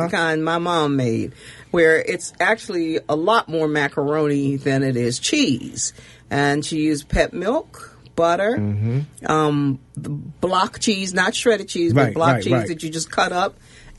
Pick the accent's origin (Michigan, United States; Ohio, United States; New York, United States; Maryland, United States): Maryland, United States; Baltimore; also born or lived in Oakland, California; I'm from, I was born and raised in Maryland. Born on the Eastern Shore, raised for a time in Baltimore, and then my family moved west to Oakland, California.